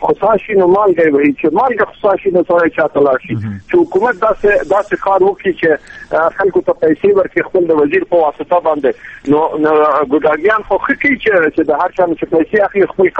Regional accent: Afghanistan; د یو افغان په حیث باندې، د یو سپینګي په حیث باندې زه لاړم

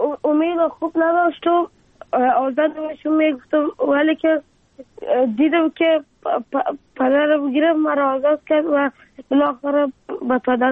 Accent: Afghanistan

